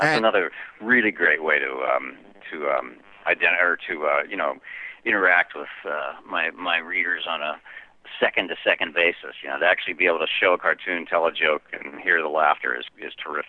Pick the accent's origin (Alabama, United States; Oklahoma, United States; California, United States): Oklahoma, United States; I was raised in Oklahoma, and in the summertime it would be 100 degrees out